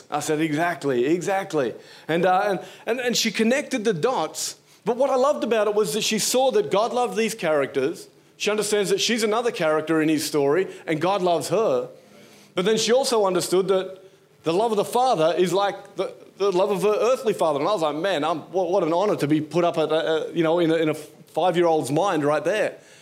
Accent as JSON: {"language": "English", "country": "Australia", "said": "Because I'm Australian, and that's what we do."}